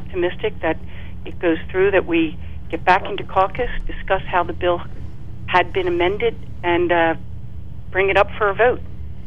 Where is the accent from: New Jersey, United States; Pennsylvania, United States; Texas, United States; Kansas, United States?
Pennsylvania, United States; I hail from Bucks County